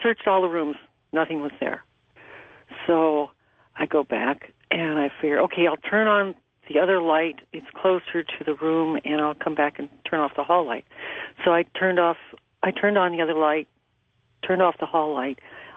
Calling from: Anchorage, Alaska, United States; Anchorage, Alaska.

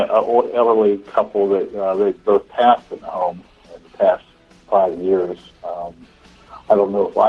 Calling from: Charlotte, North Carolina, United States; I'm in Charlotte, North Carolina.

